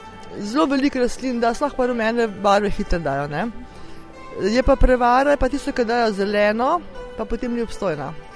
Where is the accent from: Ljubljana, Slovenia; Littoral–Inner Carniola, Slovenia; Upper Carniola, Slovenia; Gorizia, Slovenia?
Upper Carniola, Slovenia; Kranj; Jaz sem iz Kranja in uporabljam domačo volno